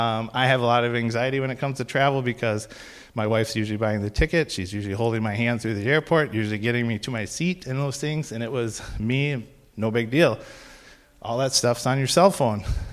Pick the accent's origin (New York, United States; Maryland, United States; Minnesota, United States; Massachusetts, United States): Minnesota, United States; I grew up in Minnesota, public school education, did some landscaping work